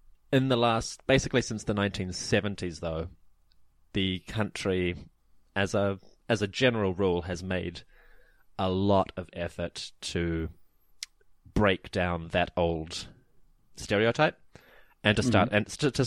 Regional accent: New Zealand; And apparently, you know, foreigners say I don't sound like a normal Kiwi. I don't quite have the right accent and all that.

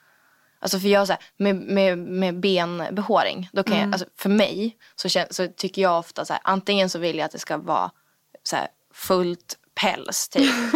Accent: Umeå, Västerbotten County, Sweden; Men jag semestrar ju mest upp till min hemstad.

